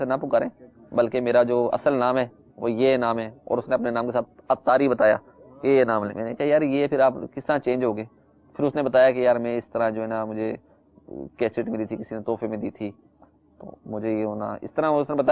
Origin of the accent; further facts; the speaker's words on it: Karachi, Sindh, Pakistan; اور یعنی کہ وہ ہمارا علاقہ تھا قصبہ کالونی کٹی پہاڑی